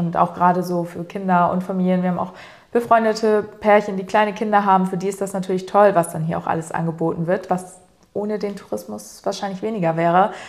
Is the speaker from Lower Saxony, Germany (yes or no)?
yes; Cuxhaven, Lower Saxony, Germany; Und ich bin ja hier auch aufgewachsen. Ich muss sagen, ich bin in einem nicht sehr touristischen Teil von Cuxhaven aufgewachsen.